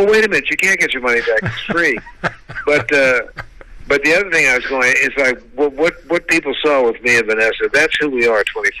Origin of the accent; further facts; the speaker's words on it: Washington, District of Columbia, United States; I grew up right near the Maryland State Line by Chevy Chase Circle. I was on the D.C. side of the line